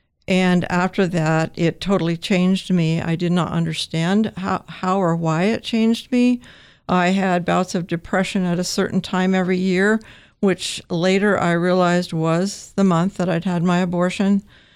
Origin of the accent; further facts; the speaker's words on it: Cottage Grove, Oregon, United States; I was born and raised in Oregon, down in Cottage Grove, and I grew up in a home that did not have faith in it.